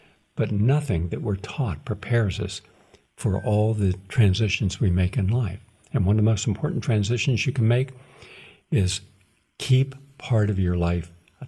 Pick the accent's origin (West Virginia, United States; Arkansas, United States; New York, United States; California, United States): West Virginia, United States; I grew up in West Virginia. I grew up in a small city. The entire county of Wood County only had 40,000 residents.